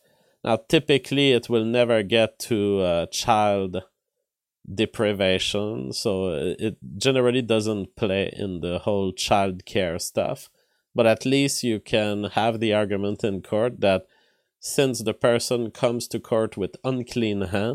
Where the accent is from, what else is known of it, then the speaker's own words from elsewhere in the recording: Quebec, Canada; also born or lived in Montreal; I am from Quebec originally. I lived in Quebec, Montreal during my biology studies.